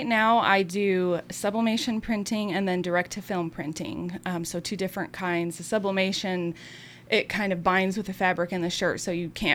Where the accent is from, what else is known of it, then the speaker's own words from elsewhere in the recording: West Plains, Missouri, United States; I grew up in West Plains, yeah. I moved away to go to Springfield for college, but then in 2016, my family moved back here.